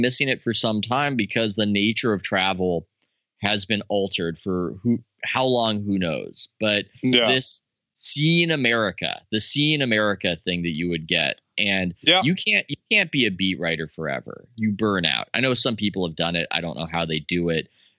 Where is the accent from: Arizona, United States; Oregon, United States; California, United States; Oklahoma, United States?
California, United States; San Diego; I thought I knew monotone trail offs growing up in San Diego